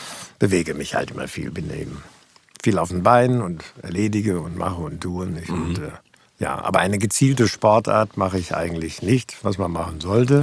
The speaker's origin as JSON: {"language": "German", "town": "Dortmund", "region": "North Rhine-Westphalia", "country": "Germany", "tie": "born there", "said": "Ich bin direkt in Dortmund-Derne auf der Zeche geboren."}